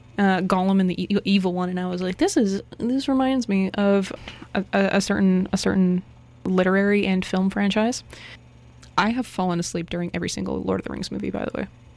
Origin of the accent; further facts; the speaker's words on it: Vancouver, British Columbia, Canada; Yeah, so Vancouverites, we are temperate wintered, blooded, temperate blooded, and we do well in New Zealand